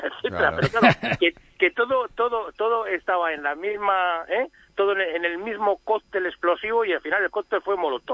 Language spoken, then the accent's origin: Spanish; Bilbao, Basque Country, Spain; Es que soy del Gran Bilbao, soy de ese estado.